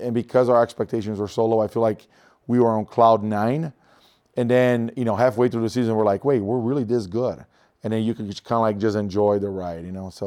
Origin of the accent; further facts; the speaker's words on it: Brazil; Growing up in Brazil, I would dream about like, oh, blue blood, NCAA tournament, like you're in college.